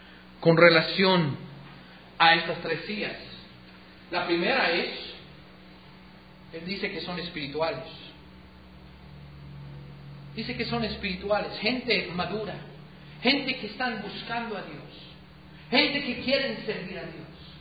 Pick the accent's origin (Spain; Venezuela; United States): United States; Pero yo, siendo gringo, no me gusta el café caliente cuando es un día caliente.